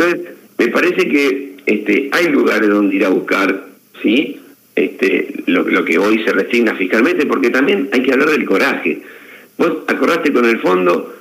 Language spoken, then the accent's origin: Spanish; Argentina; qué rápido que somos los argentinos para ver el mal enseguida